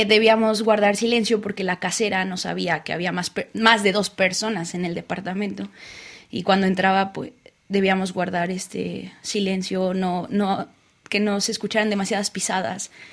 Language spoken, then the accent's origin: Spanish; Puebla, Mexico; also born or lived in Mexico City; Sí, bueno, nací en México DF, pero siempre he vivido en Puebla, en el estado de Puebla. Ahí me crié con mi familia materna.